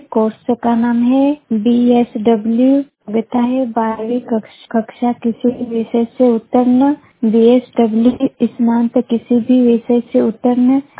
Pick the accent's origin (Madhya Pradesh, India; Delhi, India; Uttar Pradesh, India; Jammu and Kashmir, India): Madhya Pradesh, India; Anjara; मैं बड़वानी जिले के ग्राम अंजारा के निवासी हूँ।